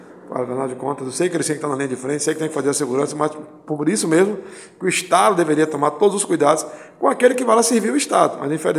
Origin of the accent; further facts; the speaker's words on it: Catu, Bahia, Brazil; born there; eu nasci aqui perto, viu? Nasci em Catu, vizinho aqui de Alagoinhas